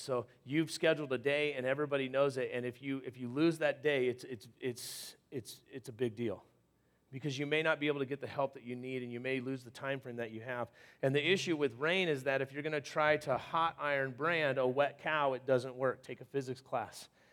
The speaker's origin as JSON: {"language": "English", "region": "California", "country": "United States", "tie": "born or raised there", "said": "I grew up in California. Just lock your doors."}